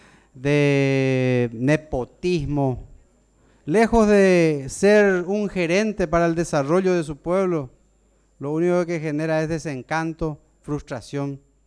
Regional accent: San Pedro, Paraguay; Eso me duele profundamente como paraguayo, como sanpedrano

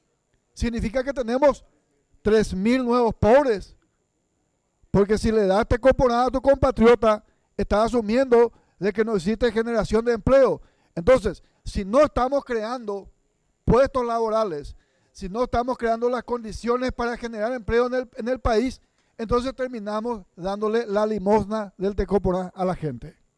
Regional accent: Paraguay; hace que asumamos como paraguayos de que todo está perdido

